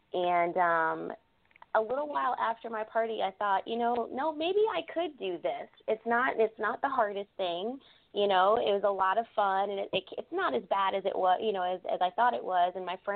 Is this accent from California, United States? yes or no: no; New Hampshire, United States; now in Jacksonville, United States; Originally I'm from New Hampshire, but I've lived in Jacksonville, Florida for quite some time.